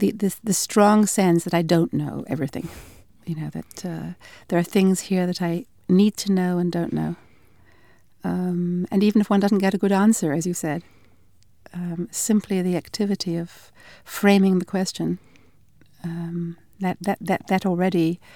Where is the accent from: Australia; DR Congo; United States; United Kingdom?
United Kingdom; Glasgow, Scotland; I grew up in Scotland.